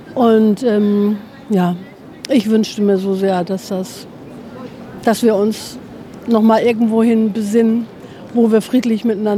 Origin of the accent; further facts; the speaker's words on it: Northern Germany, Germany; ich komme aus dem Dorf, ganz oben, irgendwie im Norden von Deutschland und bin dann zum Studieren nach Hannover gekommen.